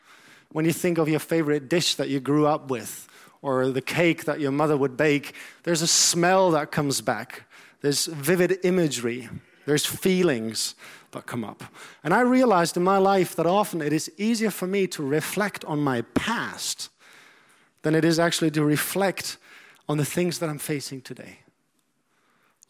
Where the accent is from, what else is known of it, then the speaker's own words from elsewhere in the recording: North Rhine-Westphalia, Germany; now in Austria; I'm a German native. I grew up near Dortmund.